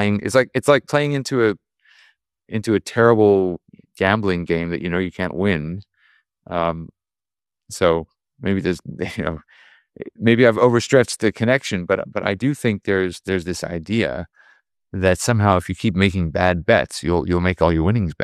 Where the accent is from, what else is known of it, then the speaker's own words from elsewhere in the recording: California, United States; then I'm very happy that I'm from California.